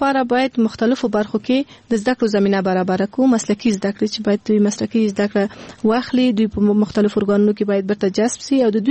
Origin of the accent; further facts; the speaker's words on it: Afghanistan; born there; مونږ په خپل افغانستان کې پیدا شوی